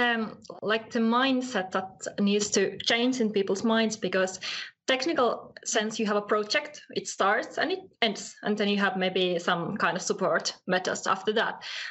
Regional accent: Helsinki, Uusimaa, Finland; I'm from Finland, I live in Helsinki.

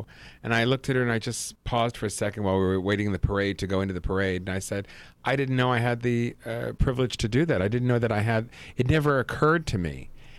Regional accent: New York, United States; born there; I was born in New York in the Bronx.

